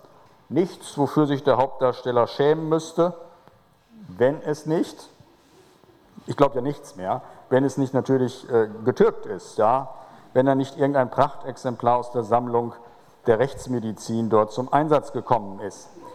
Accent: Netherlands; ich bin Holländer

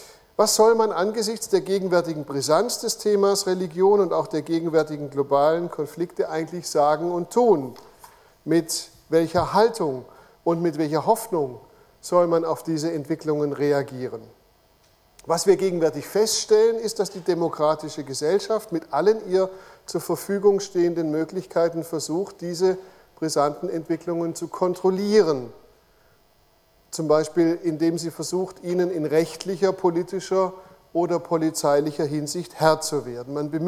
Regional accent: Baden-Württemberg, Germany; accent: Württemberg; Also Sie hören es meinem Dialekt oder Akzent an, dass ich eher aus dem Württembergischen als aus dem Schweizerischen komme, und das ist tatsächlich auch der Fall.

